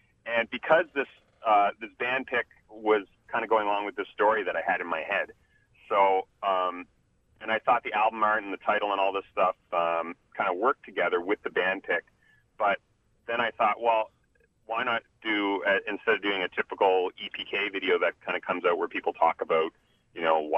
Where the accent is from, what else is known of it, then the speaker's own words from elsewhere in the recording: Sydney, Nova Scotia, Canada; I'm from Sydney, Nova Scotia, which is not a small, a tiny little place, but not the biggest place.